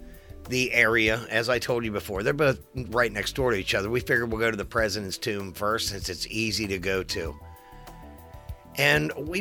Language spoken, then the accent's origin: English; Cincinnati, Ohio, United States; Again, we're from Cincinnati, Ohio, the home of the Cincinnati Bengals.